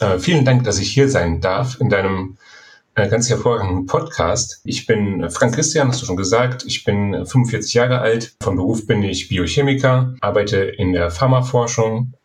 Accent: North Rhine-Westphalia, Germany; Ich komme ursprünglich aus dem Siegerland. Das ist ja so ein bisschen das Bermuda-Dreieck zwischen Krombacher, Veltins und Warsteiner, also urdeutsche Pilzregion sozusagen. Und da kommt man natürlich gar nicht drum herum, mit Bier aufzuwachsen.

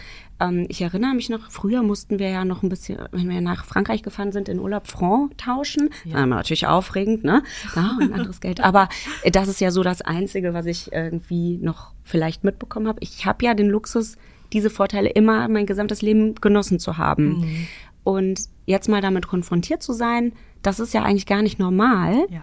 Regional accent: Ratingen, North Rhine-Westphalia, Germany; born there; Also ich bin ja gebürtige Ratingerin, Blumeklemmerin.

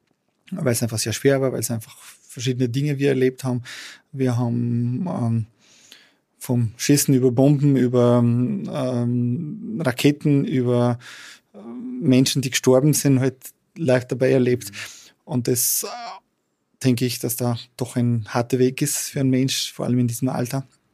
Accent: Kosovo; German is a second language; moved away; ich komme aus dem Kosovo und war auch im Krieg 2 Jahre mittendrin, also 14 bis 16 Jahren.

